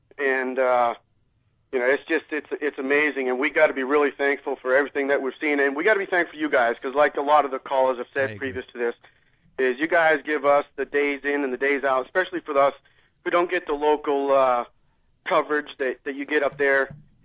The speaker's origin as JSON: {"language": "English", "region": "New England", "country": "United States", "tie": "born or raised there", "said": "And but I grew up in New England, so I've been a New England fan for my whole life."}